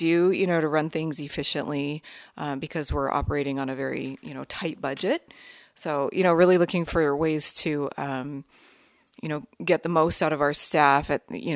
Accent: Seattle, Washington, United States; I come from the Seattle area

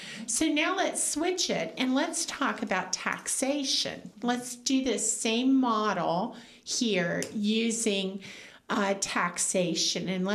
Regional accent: Illinois, United States; born there; Because yes, I was born in Illinois. That's my home. Chicago's my stomping grounds.

